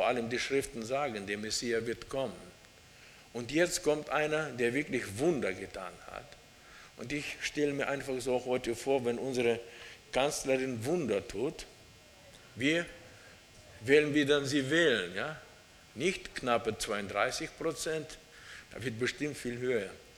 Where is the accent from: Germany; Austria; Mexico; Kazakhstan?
Kazakhstan; als Kind in Kasachstan, in der Baptistengemeinde